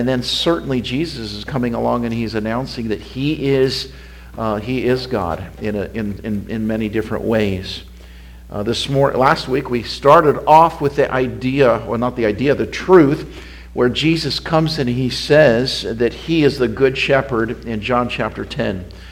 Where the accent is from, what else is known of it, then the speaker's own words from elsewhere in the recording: Rock Springs, Wyoming, United States; I grew up in Rock Springs, Wyoming, and Wyoming is, I think, the least populated state in the country.